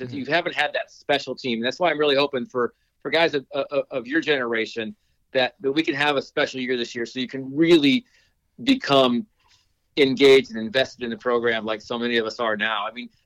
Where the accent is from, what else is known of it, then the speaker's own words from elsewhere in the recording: Charleston, Illinois, United States; And growing up, I grew up downstate in Charleston, which was only about an hour away.